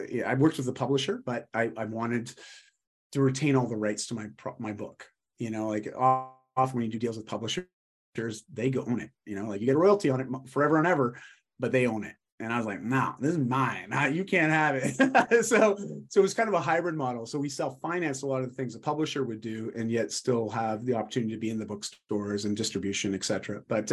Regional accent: Vancouver, British Columbia, Canada; I'm from Vancouver.

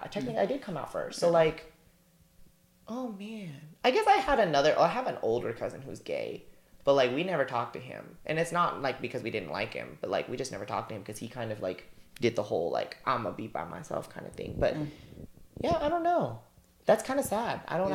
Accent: Wichita, Kansas, United States; But also like I grew up in Wichita, Kansas, and the pickings, like we talked about, like there are queer people of color in the community, but pickings are slim.

